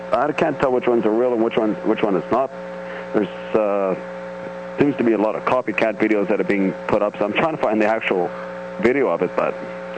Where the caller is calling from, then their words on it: Iroquois Falls, Ontario, Canada; from Iroquois Falls, Ontario.